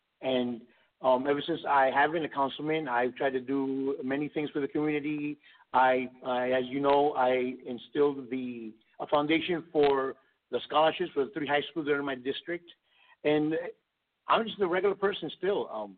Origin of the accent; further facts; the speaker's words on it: New York, United States; growing up in New York in the 80s, I'm not going to say what year, but in the 80s, it was a struggle.